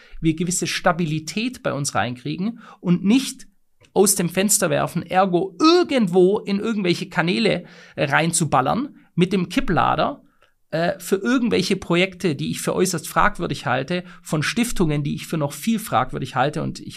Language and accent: German; Germany; moved away; in unserem Land, in meinem Heimatland, meiner alten Heimat Deutschland